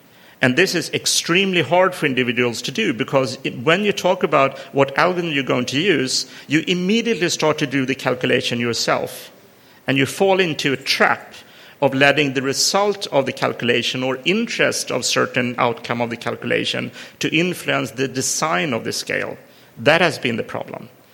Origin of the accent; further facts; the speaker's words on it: Sweden; English is a second language; because I'm from Sweden and I use those kind of straight language